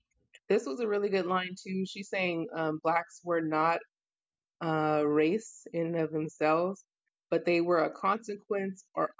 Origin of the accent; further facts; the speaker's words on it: United States; Well, I'm from America. That's just how I feel.